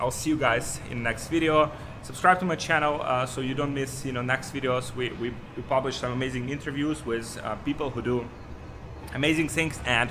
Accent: Ukraine; English is a second language; moved away; also born or lived in Poland; I'm from Ukraine and I've moved to Poland

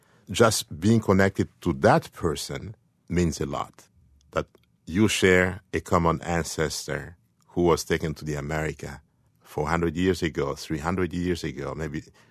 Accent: DR Congo; I am your uncle, and I'm a Lunda from the Congo.

